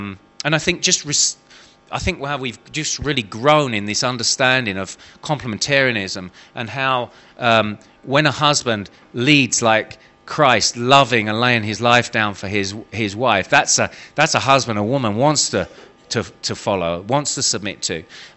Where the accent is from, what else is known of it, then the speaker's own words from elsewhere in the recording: Eltham, London, United Kingdom; born there; I was born in Eltham, South London.